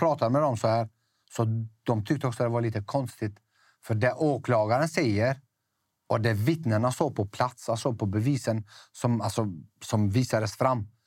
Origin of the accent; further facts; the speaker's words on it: Sweden; som svensk medborgare, alltså jag som svensk, om jag säger så, för jag är uppväxt i Sverige.